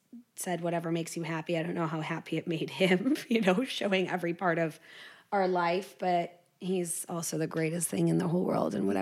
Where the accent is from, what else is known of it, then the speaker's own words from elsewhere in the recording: Midwest, United States; I love Michigan. I'm from the Midwest.